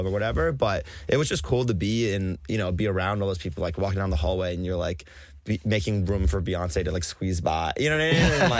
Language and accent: English; New York, United States; Yeah, we're from New York, and that was like at Madison Square Garden